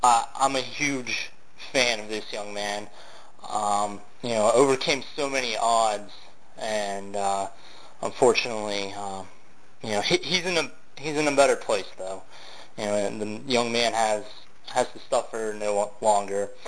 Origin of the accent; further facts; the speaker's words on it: Pennsylvania, United States; Pennsylvania is my home state. So, I feel really connected to this young man.